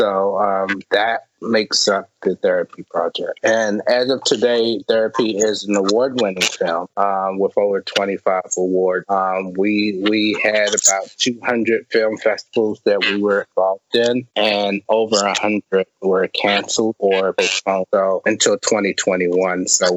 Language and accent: English; Washington, District of Columbia, United States; Yeah, I'm from DC. I'm in DC now, but we're based out of New York. So we're a New York based company, but I'm from DC.